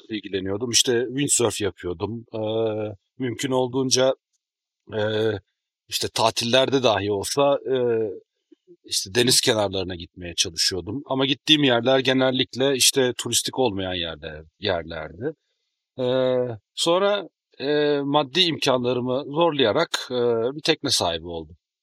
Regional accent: Black Sea Region, Turkey; Sonuçta ben Karadenizliyim. Bütün çocukluğum deniz kenarında geçti. Benim oyun alanım denizdi.

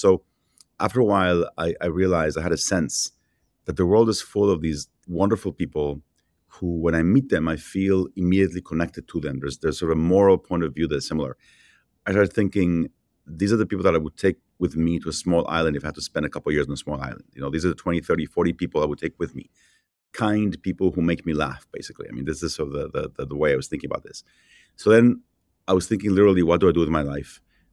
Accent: Mexico; also born or lived in Jerusalem, Israel / Peru; and then we went to Mexico. And I spent, basically, I was in Mexico from second grade through ninth grade. My whole childhood, essentially, was in Mexico City.

